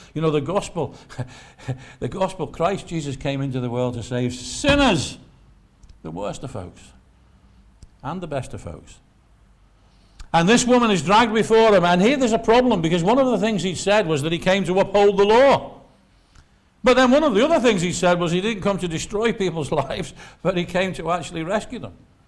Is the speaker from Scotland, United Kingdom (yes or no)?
no; Liverpool, North West England, United Kingdom; We had a great preacher near where I was brought up in Liverpool, across the other side, on the posh side, on what the Wirral, as we call it